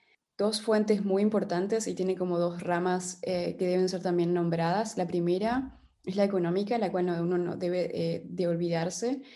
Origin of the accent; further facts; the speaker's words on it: Uruguay; also born or lived in Paraguay; now in Germany; como ya lo acabas de decir tú, y soy sudamericana, es decir, que nací en Paraguay y después me mudé con mi familia a Uruguay, pero ya hace 10 años que vivo acá en Alemania